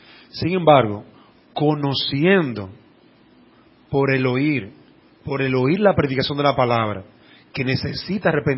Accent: Dominican Republic; Según la ley, yo como dominicano, yo me voy de aquí y voy a Estados Unidos y allá hay leyes.

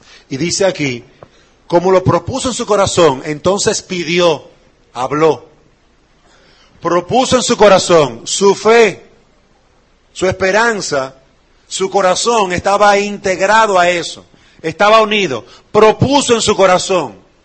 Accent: Dominican Republic; Para nosotros fortalecer nuestra sociedad como dominicanos que somos

